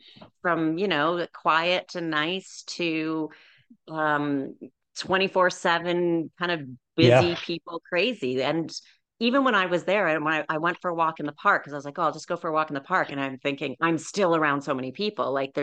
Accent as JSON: {"language": "English", "country": "Canada", "said": "And I'm from Canada. And Canada's a really big country."}